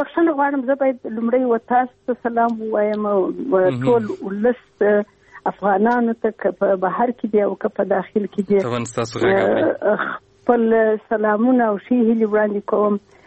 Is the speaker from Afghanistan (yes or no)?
yes; Afghanistan; moved away